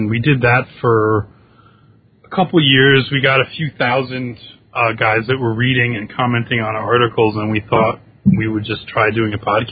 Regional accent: New York, United States; both Seventh Son and I grew up in the New York area.

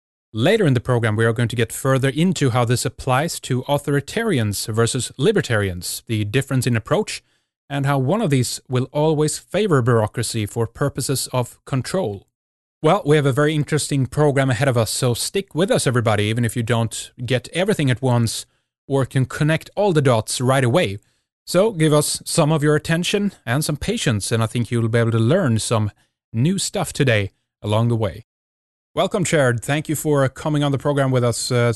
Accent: Sweden; from Sweden, Scandinavia, once the land of the Goths.

